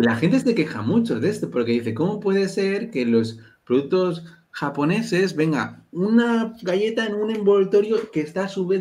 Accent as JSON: {"language": "Spanish", "country": "Spain", "said": "Yo voy a ser un poco racista con los españoles porque soy español."}